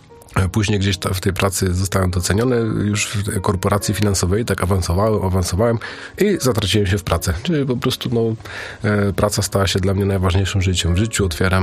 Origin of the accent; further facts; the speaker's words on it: Silesian Voivodeship, Poland; Jestem ze Śląska, na Śląsku jest strategia jotorozchodzenia.